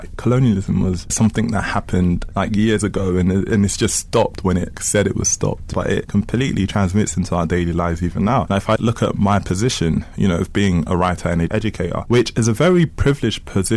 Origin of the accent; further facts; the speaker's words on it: Kinshasa, DR Congo; now in United Kingdom; I am from Kinshasa, Congo. I was born in Congo. I came to the UK with my family as refugees. I am of African descent. I'm African.